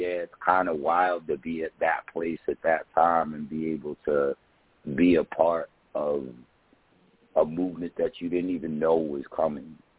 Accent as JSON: {"language": "English", "town": "Flushing", "region": "New York", "country": "United States", "tie": "born or raised there", "also_born_or_lived": "Jamaica", "said": "and yeah, I grew up in Flushing. My mom worked for Ebony. My dad was a cop. My mom passed away early on, so, you know, I did a lot of moving around, and I have family in Jamaica"}